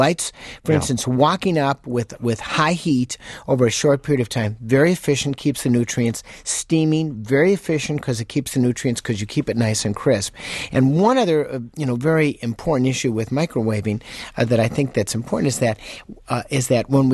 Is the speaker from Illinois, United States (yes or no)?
yes; Chicago, Illinois, United States; You know, I grew up in Chicago. What can I say?